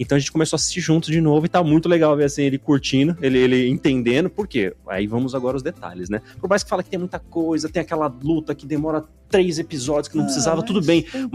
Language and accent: Portuguese; São Paulo, Brazil; Eu sou de São Paulo. São Paulo, capital mesmo, né? Paulistano, meu.